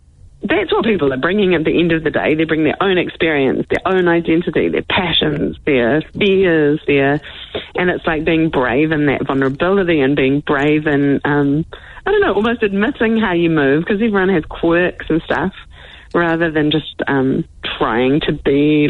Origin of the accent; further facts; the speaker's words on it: Canterbury, New Zealand; I grew up in the South Island in a tiny little town near Christchurch.